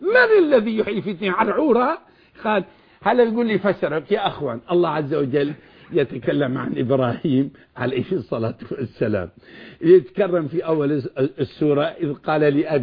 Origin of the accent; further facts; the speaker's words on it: Najd, Saudi Arabia; لو قلت له عندنا في نجد ولا في اي مكان